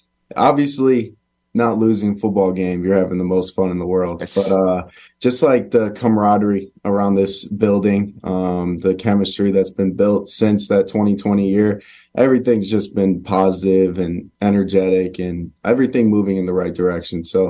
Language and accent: English; Chicago, Illinois, United States; I was always a Big Ten fan, you know, obviously growing up in Chicago, the game was always on